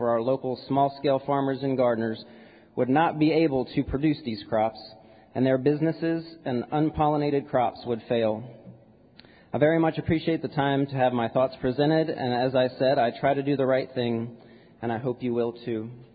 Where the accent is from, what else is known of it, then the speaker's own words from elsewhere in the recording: Texas, United States; I'm a Texan through and through, and I grew up in a household with a mom who was a beekeeper.